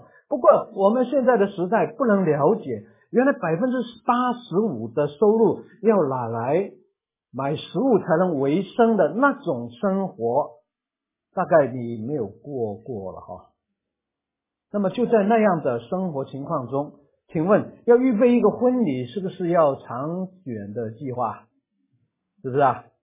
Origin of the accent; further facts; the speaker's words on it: China; now in Singapore; 我们中国人喜欢做圆桌啊